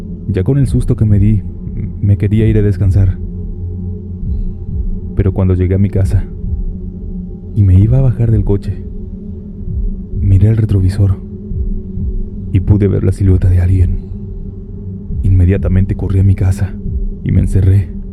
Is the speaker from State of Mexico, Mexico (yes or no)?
yes; State of Mexico, Mexico; Soy del Estado de México y les contaré esta historia que me pasó en el tiempo que fui taxista.